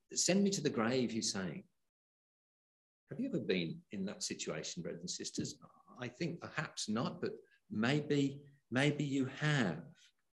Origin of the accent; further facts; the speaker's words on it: England, United Kingdom; I'm English.